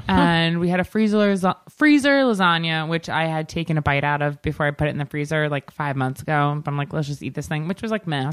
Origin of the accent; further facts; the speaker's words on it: Long Island, New York, United States; I mean, that's what you do when you're like growing up in Long Island.